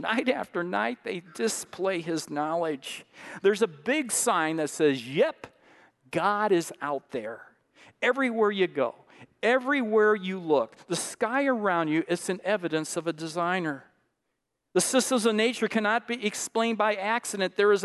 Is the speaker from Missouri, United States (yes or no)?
yes; St. Louis, Missouri, United States; We grew up in St. Louis and went to the Pilliard Farm a lot and played a lot when we were cousins.